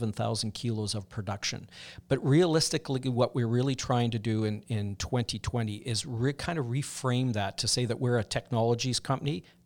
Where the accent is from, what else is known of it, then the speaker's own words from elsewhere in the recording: Saskatchewan, Canada; I'm a flatlander. I grew up in Saskatchewan, but I was really drawn to the West Coast